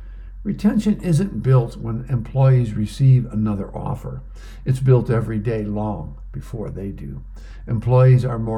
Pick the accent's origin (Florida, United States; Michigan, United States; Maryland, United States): Florida, United States; As a high school player growing up in Florida, you know, you're going to the NBA and it's a different world.